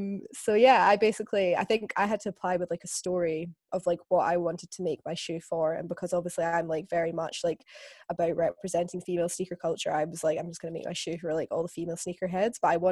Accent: Scotland, United Kingdom; now in London, United Kingdom; I'm Scottish, but I live in London

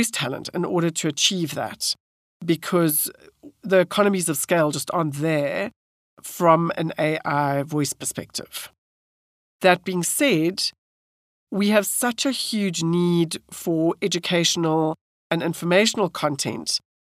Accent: South Africa; You know, I'm South African and I'm African.

